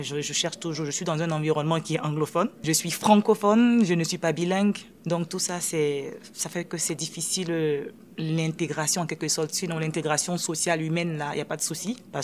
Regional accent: Côte d’Ivoire; moved away as an adult; Je viens de la Côte d'Ivoire.

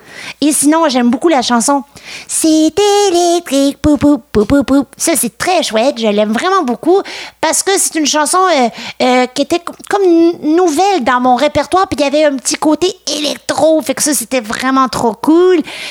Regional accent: Sainte-Félicité, Quebec, Canada; je suis née en Gaspésie et j'ai été élevée là-bas, donc ça, c'était vraiment trop chouette.

